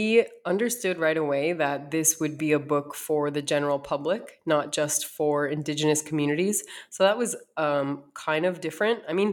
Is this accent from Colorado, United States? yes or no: no; North Dakota, United States; also born or lived in East Coast; now in Arizona, United States; And after my upbringing in North Dakota, I lived on the East Coast for some time. I went to college and graduate school over there. And I now reside in Arizona